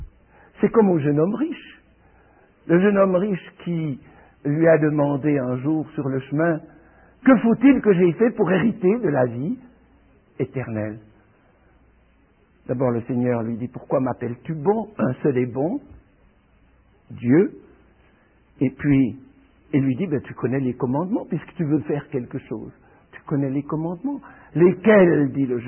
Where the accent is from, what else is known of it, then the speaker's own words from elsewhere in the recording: Switzerland; born there; pourquoi mes ancêtres, persécutés parce qu'ils lisaient la Bible, se sont enfuis en Suisse, et que je suis né en Suisse. Mais comme je dis quelquefois, mes racines sont françaises.